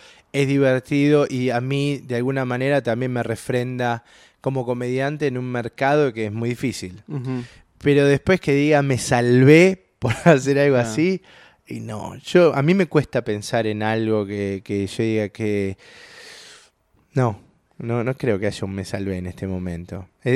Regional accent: Argentina; Y, en mi caso en particular quizás es distinto porque soy argentino.

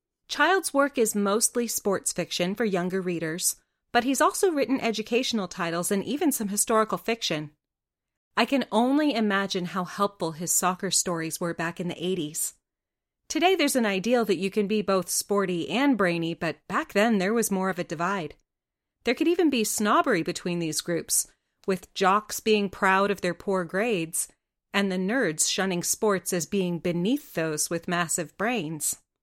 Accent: Los Angeles, California, United States; now in Leicestershire, United Kingdom; I'm not originally from Leicestershire, as you can tell by my accent. I'm from Los Angeles, but I'm very lucky to call this county here in the Midlands of England home.

